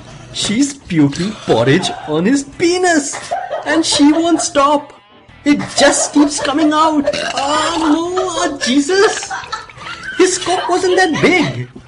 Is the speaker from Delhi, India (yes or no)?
yes; Delhi, India; When I was growing up in Delhi, I had to get a physical for, like, school or something.